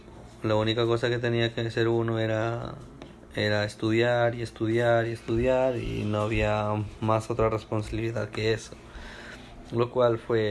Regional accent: Ecuador; also born or lived in Zamora / Nambija; Crecí en muchas ciudades del Ecuador, empezando cuando nací en la ciudad de Zamora, Chinchipe. Desde que nací hasta la edad de 2 años viví en esa ciudad. Después con mis papás nos trasladamos a la ciudad de Nambija

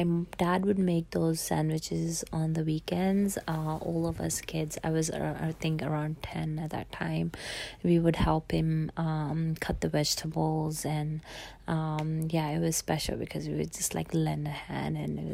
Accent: Mianwali, Punjab, Pakistan; also born or lived in Saudi Arabia / Islamabad; now in London, United Kingdom; I grew up in Mianwali, Pakistan. When I was four, we actually moved to Saudi Arabia and then came back to Pakistan after spending several months there, and then moved to Islamabad, which is the capital of Pakistan. And then after that, we moved to London.

